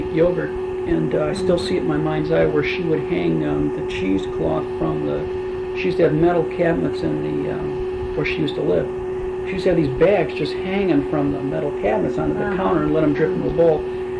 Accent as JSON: {"language": "English", "town": "Chicago", "region": "Illinois", "country": "United States", "said": "I'm from Chicago"}